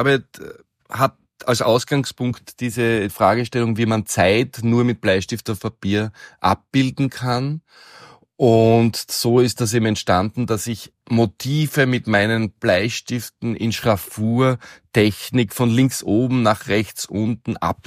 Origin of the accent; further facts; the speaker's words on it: Graz, Styria, Austria; born there; geboren 1975 in Graz. 1993 habe ich in Graz die Meisterschule für Malerei besucht, im Jahr darauf nach Wien gegangen und bei Bruno Cironcoli Bildhauerei studiert.